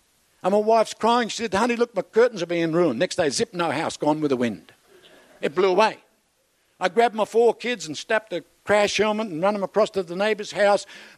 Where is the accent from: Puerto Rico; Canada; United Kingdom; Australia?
Australia; Darwin, Northern Territory; Hey, I'm from Darwin. It may not mean much to you, but I know what it is to feel threatened. We moved to Darwin in the 1960s